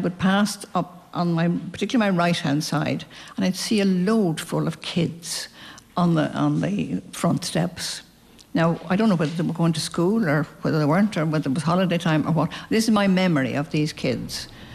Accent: Dublin, Leinster, Ireland; also born or lived in Wexford; I was born in Wexford, but I lived most of my life in Dublin.

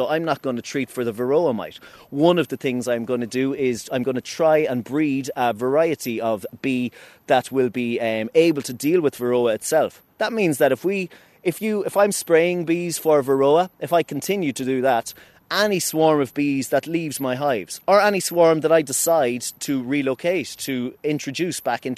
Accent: Athlone, Leinster, Ireland; I am from Athlone originally.

